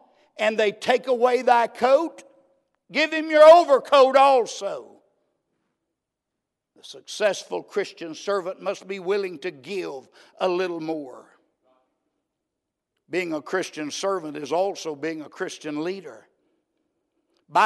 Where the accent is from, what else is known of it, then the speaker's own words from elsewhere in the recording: Myrtle Springs, Texas, United States; I grew up in Myrtle Springs, Texas. Little old country town down in East Texas between Canton and Wills Point. I was raised on a little farm.